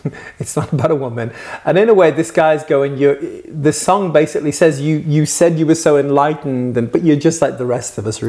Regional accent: Liverpool, North West England, United Kingdom; born there; I was born in Liverpool and otherwise known as the Promised Land. And, you know, the home

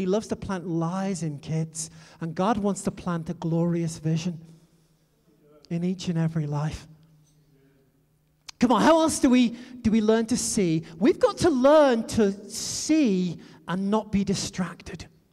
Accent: United Kingdom; I'm British. We invented English, so...

